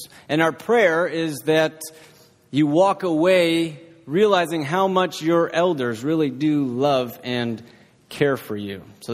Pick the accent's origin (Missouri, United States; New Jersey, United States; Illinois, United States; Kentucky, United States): Illinois, United States; Wheaton; now in Texas, United States; Growing up in Wheaton, Illinois, much like here in Texas, there were churches on just about every corner.